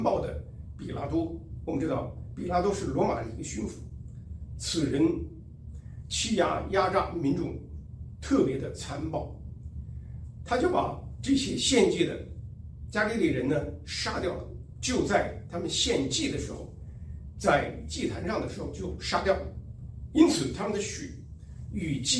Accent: China; 难道美国人比我们中国人更有罪吗？

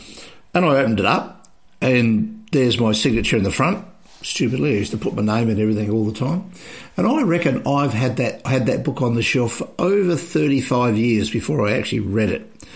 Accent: Australia; I grew up in Australia.

